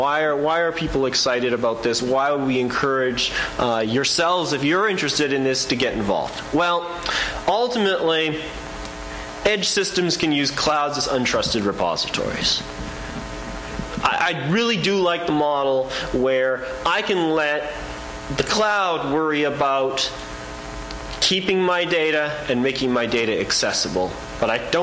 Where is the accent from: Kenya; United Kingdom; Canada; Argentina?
Canada; now in United States; I mean, I'm Canadian, so I trust my government. I probably shouldn't, but I've been down in the US for too long.